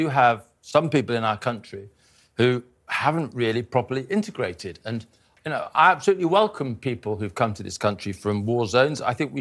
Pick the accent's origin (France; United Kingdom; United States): United Kingdom; Salisbury, South West England; I come from Salisbury, and anything to do with chemical attacks worries me, yep.